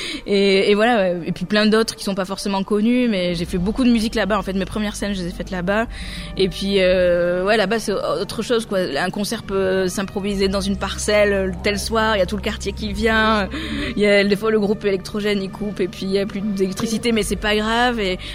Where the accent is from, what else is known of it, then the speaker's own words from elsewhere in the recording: Nouvelle-Aquitaine, France; moi, j'ai grandi dans la culture congolaise, pas mal. J'ai grandi au Pays Basque